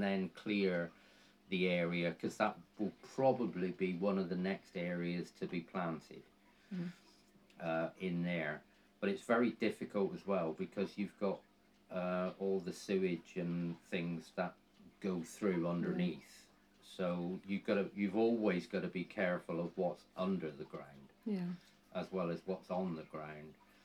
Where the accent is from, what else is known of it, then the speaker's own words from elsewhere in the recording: Saltash, South West England, United Kingdom; I was brought up in Saltash. I was brought up down Lower Estate, and all of where Salt Mill is now, that was actually started the year I was born, in 1958.